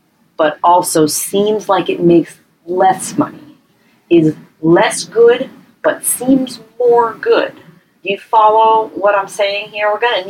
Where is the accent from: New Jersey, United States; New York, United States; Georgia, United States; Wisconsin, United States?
New York, United States; what it says about me as a New Yorker.